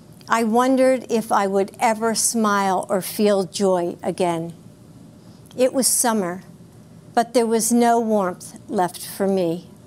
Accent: United States; As a mother and a grandmother, as an American, I am heartbroken by the magnitude of this loss

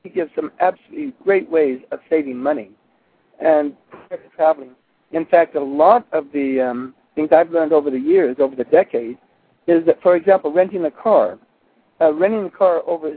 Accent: Texas, United States; I know I'm from Texas

